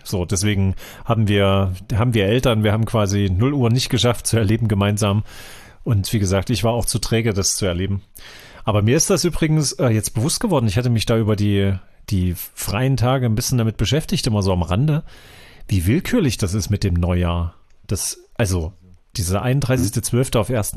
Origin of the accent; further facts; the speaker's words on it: Erfurt, Thuringia, Germany; das als Erfurter kennt man das hier